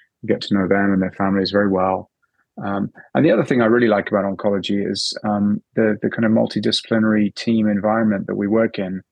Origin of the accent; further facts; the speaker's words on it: England, United Kingdom; accent: English; now in Canada; So I'm English by background, as you might have told it, might have figured out. It's a benefit in a Canadian clinic because people think that I'm cleverer than I am just because I have an English accent. I trained in London